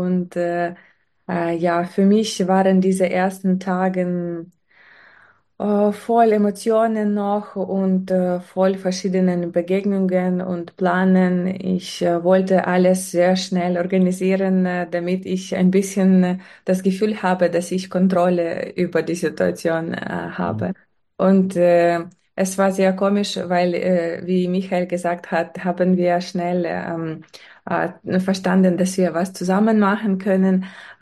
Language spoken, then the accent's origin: German; Boyarka, Kyiv Oblast, Ukraine; German is a second language; Ich komme aus der Ukraine, aus der kleinen Stadt neben der Hauptstadt. Meine Stadt heißt Boerka, und ich bin jetzt auch zu Hause in der Ukraine